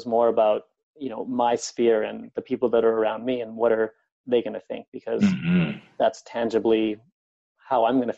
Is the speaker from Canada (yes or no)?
yes; Canada; also born or lived in Korea; I'm Canadian, so I came back home several times when I was living in Korea. I came back, I think, 3 or 4 times in those 5 years.